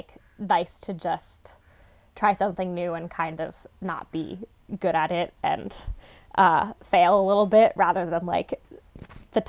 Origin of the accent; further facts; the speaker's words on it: New York, United States; moved away as an adult; now in Seattle, United States; I live in Seattle, Washington, and I grew up in New York, and then moved out here after I graduated from college.